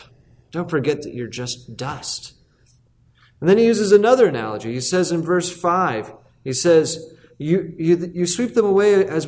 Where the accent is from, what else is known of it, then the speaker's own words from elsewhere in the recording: California, United States; I grew up in the Bay Area of California. And the hills all around the city where I lived were just totally brown all summer